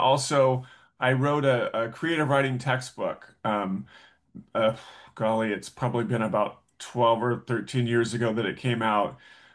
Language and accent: English; California, United States; And then I ended up back in my home state of California.